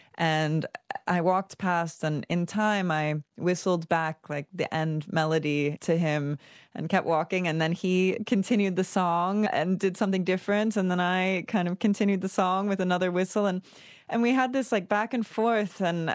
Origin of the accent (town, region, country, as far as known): Australia; accent: American